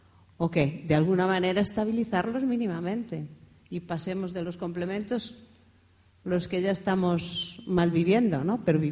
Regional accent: Galicia, Spain; Y soy gallega. Con lo quiero decir que no pertenezco, no soy ni de la Comunidad de Barcelona ni de la Comunidad de Madrid.

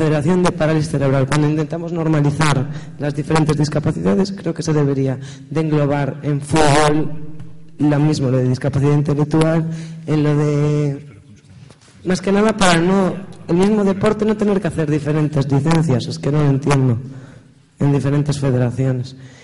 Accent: Vigo, Galicia, Spain; yo soy de Vigo, entonces no puedo... decir en Coruña

